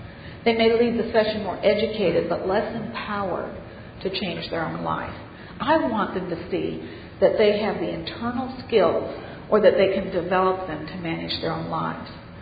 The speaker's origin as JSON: {"language": "English", "country": "United States", "tie": "born there", "said": "I was born in America."}